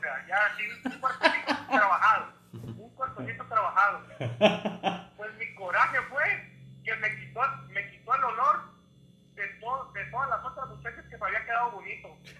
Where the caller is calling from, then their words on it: Oregon, United States; Ahorita estamos en Oregon